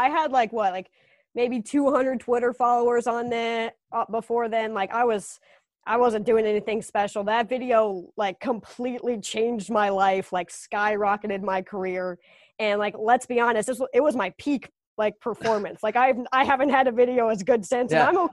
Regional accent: Winston-Salem, North Carolina, United States; Yes, I am from Winston-Salem, but my family's from Des Moines.

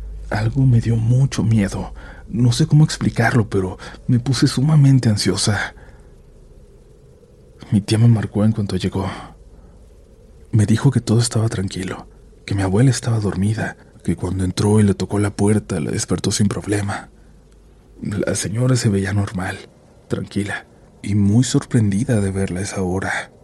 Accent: Morelia, Michoacán, Mexico; now in Guadalajara, Mexico; Vivo en Guadalajara, pero soy de Morelia.

